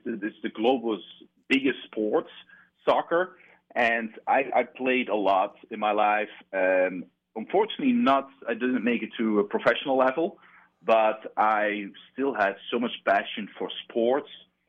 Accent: Netherlands; born and raised in the Netherlands, as I mentioned, an entrepreneur, built a couple businesses

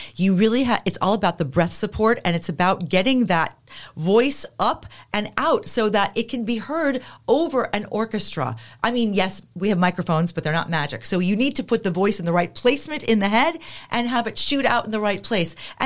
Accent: New York, United States; And I'm from New York, and I did grow up in the late 70s, early 80s, but like that era, I know.

